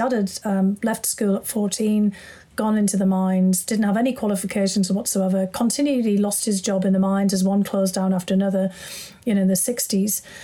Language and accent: English; United Kingdom; because, you know, being British, we've always got lots of people who had emigrated.